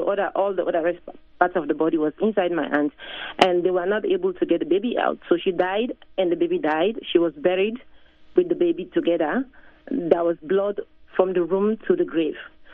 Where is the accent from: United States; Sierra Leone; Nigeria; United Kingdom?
Sierra Leone; So growing up in Sierra Leone, I saw the desperate need to improve healthcare. I was born in one of the remote areas in the village